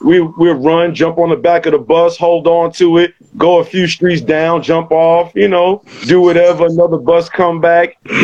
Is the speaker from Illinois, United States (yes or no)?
no; Harlem, New York, United States; growing up in Harlem and living in the Bronx, it was just natural.